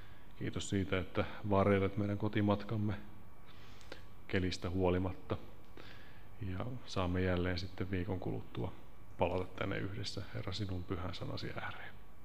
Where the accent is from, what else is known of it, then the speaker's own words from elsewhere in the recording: Central Finland, Finland; koska mä olen itse Keski-Suomesta kotoisin.